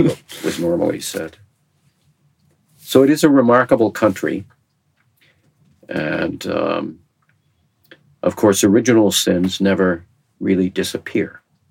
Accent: Canada; I'm not an American, I'm glad I'm a Canadian.

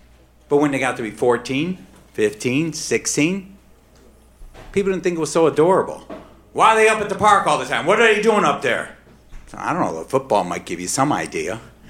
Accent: Detroit, Michigan, United States; I mean, I grew up in Detroit. When I was a 16-year-old, I was bussing tables, washing dishes at the clock restaurant

